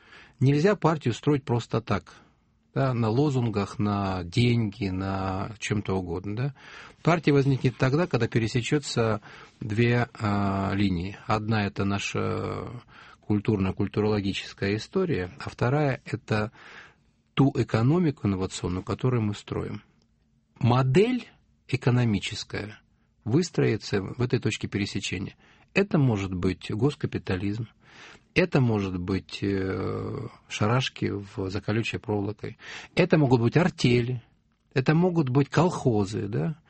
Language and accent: Russian; Ukraine; born there; Я родился на Украине, папа у меня белорус, мама из Смоленска, мама всю жизнь прожила в Петербурге, все родственники здесь